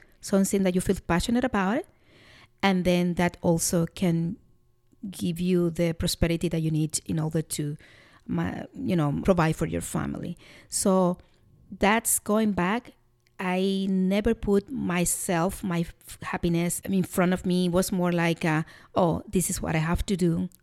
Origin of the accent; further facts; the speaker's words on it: Dominican Republic; English is a second language; you explained before that we are from Dominican Republic. In small countries like that, it happens sometimes because we have to work so hard to get anywhere.